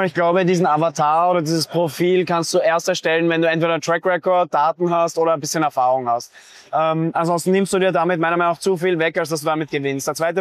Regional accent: Vienna, Austria; dass wir Wiener sind.

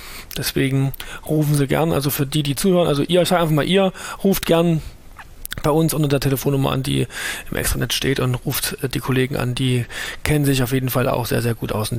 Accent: Thuringia, Germany; Bin aus Thüringen, hört man vielleicht auch

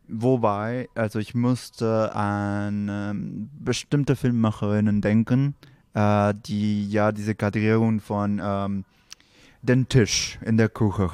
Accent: Peru; German is a second language; Ich komme aus Peru, nicht andauernd Deutsch

